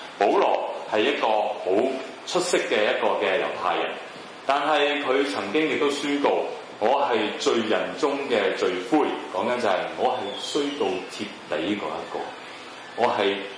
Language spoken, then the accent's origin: Cantonese; Guangdong, China; accent: Cantonese; 我哋廣東話，廣東人咧其實表達得好好嘅